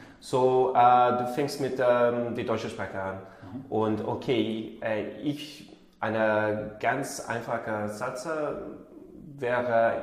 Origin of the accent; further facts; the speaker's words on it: Ireland; German is a second language; ich bin in Irland geboren und aufgewachsen.